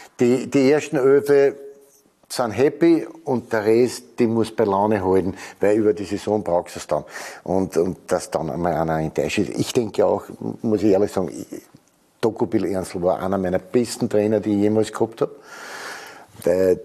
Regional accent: Vienna, Austria; als Wiener haben wir sich ja 2 Jahre lang häkeln lassen müssen von den Salzburger

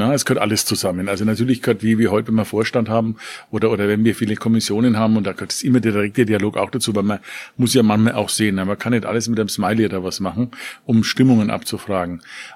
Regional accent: Nuremberg, Bavaria, Germany; Ich komme aus Nürnberg, Stadt der Reichsparteitage, Holocaust, Drittes Reich.

